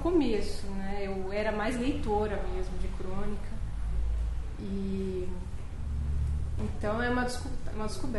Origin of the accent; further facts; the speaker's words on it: São Paulo, Brazil; born there; nasci também aqui em São Paulo, sou de 81.